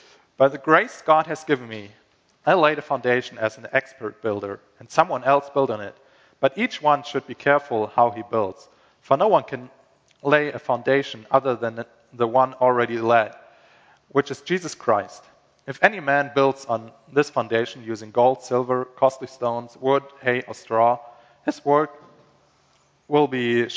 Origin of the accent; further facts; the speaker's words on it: Germany; English is a second language; Yeah, I'm from Germany, came in August, last August, and I'll go back in 5 weeks, actually leave Minnesota in 3 weeks